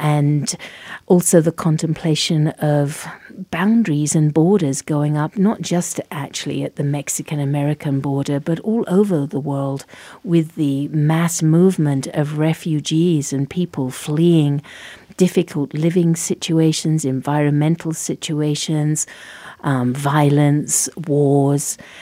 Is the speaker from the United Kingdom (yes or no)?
yes; United Kingdom; I don't know if it's because we're both British